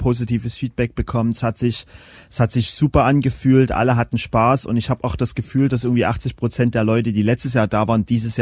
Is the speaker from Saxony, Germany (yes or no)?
yes; Dresden, Saxony, Germany; in Dresden, in meiner Heimatstadt zu beenden.